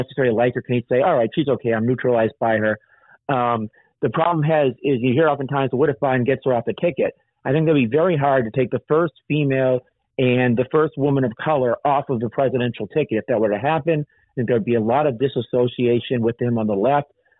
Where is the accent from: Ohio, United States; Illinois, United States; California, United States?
California, United States; I've been thinking about what's going on in my home state. So therefore, I think I'm going to declare my candidacy for governor of California